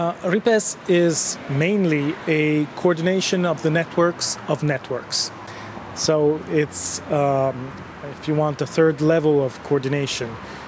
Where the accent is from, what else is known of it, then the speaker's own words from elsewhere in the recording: Italy; English is a second language; I am from Italy